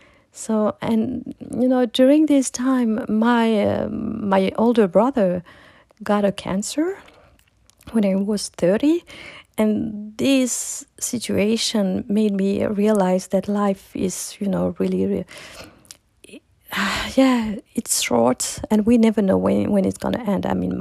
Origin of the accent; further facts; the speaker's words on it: France; also born or lived in Morocco; I was born in Morocco, but I spent all my life in France, and we didn't speak that much Arabic at home. We were, you know, we have the culture, we are Muslim